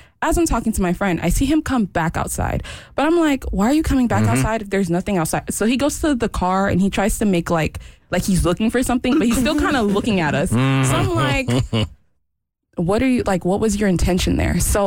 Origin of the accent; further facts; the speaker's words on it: Miami, Florida, United States; I'm originally from Miami.